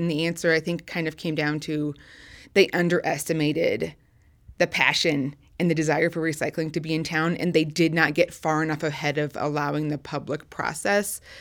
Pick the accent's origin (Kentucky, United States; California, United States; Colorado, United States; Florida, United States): Colorado, United States; Glenwood Springs; passion and love I have for Glenwood Springs. Neither Don nor Jonathan are able to do that. This is my hometown.